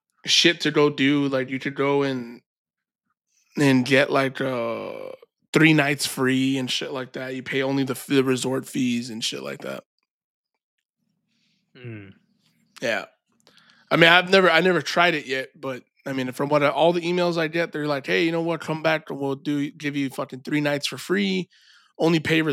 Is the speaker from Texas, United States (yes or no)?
yes; Texas, United States; And me and JP are like, we're from Texas, dog.